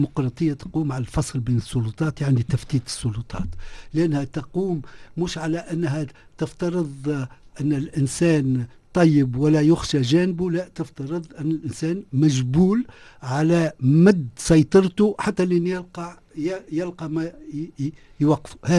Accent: Tunisia; احنا تونسة ولاد بلاد

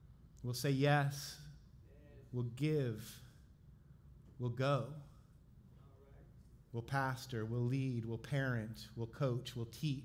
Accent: Ohio, United States; Well, while I am from Ohio and came here with my wife and daughter

